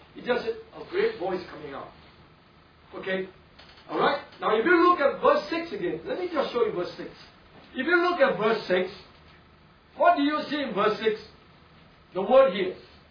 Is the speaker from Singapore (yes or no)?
yes; Singapore; Whether you are Indian or not, as long as we are Singaporean, there is a certain way, a certain accent that we you know, you understand what I'm saying, right? So we speak in Singlish